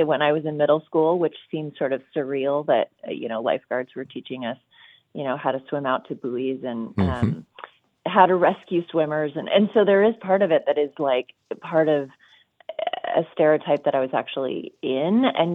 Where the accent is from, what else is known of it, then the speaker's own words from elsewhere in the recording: Los Angeles, California, United States; I found myself kind of observing what I felt growing up in Los Angeles